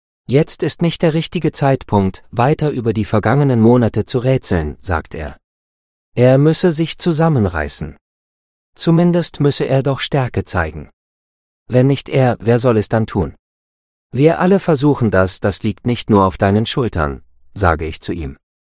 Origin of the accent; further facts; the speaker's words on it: Edmonton, Alberta, Canada; Amelia wohnt in Edmonton in Kanada. Diese Stadt, die auch meine Heimatstadt ist, liegt am North Saskatchewan River.